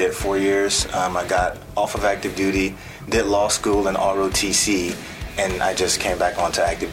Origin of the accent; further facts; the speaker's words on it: New Orleans, Louisiana, United States; it was kind of a struggle growing up in New Orleans. I really wanted to get out of my environment